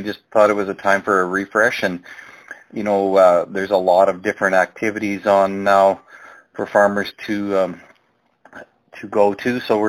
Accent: Marwain, Alberta, Canada; I'm a farmer from Marwain, Alberta

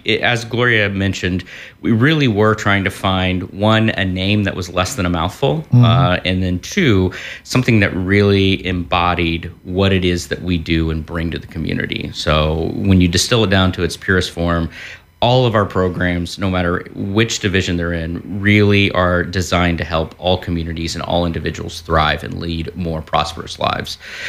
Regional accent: United States; Yes, that's correct. I grew up in Clay County.

